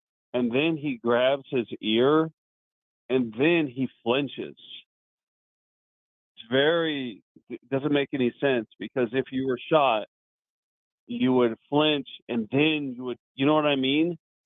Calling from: Missouri, United States; I'm calling from Missouri.

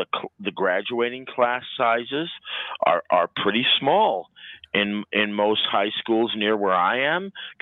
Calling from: Quebec, Canada; I'm calling from the South Shore of the St. Lawrence Seaway.

